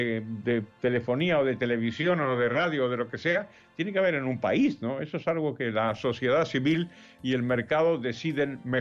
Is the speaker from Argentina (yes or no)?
yes; Argentina; born there; moved away; hizo una apuesta importantísima en mi continente natal y en mi país natal, en Argentina, hace muchos años